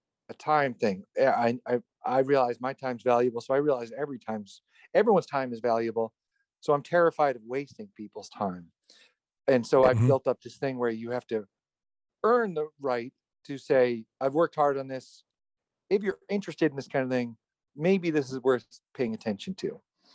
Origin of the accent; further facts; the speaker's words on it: Dedham, Massachusetts, United States; I think I'm from Dedham, Massachusetts.